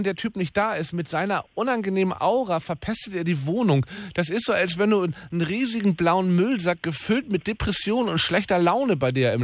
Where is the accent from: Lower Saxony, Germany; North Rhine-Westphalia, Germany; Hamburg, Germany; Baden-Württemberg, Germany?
Hamburg, Germany; born there; now in Berlin, Germany; wann ziehst du wieder zurück nach Hamburg, weil ich bin ja gebürtiger Hamburger.